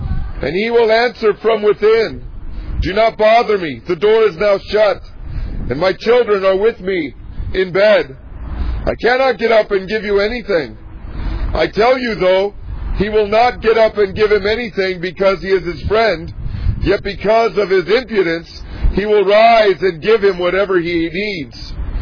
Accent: California, United States; I come from Southern California.

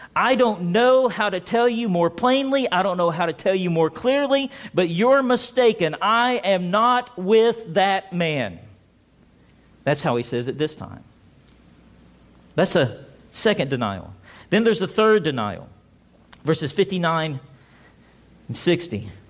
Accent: the South, United States; It's like if I went to New York with my accent, it would be obvious to everyone there that I wasn't from there, but I was from the South, right?

